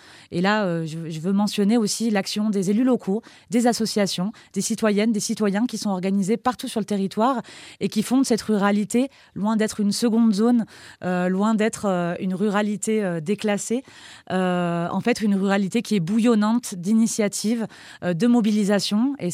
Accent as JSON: {"language": "French", "region": "Auvergne-Rhône-Alpes", "country": "France", "tie": "born or raised there", "said": "j'ai 32 ans, je suis fille de vignerons, d'élus locaux dans la Drôme. J'ai grandi dans la Drôme"}